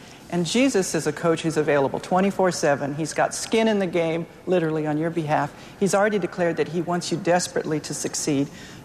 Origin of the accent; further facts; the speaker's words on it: El Paso, Texas, United States; We were working with a group of 17 first offenders in El Paso, Texas, which is my hometown.